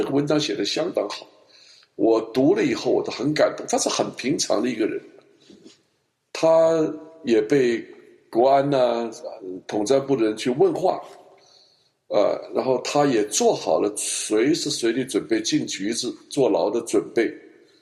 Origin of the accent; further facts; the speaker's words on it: China; 国内的人，我们中国人都是张口就是假话，闭口就是谎言。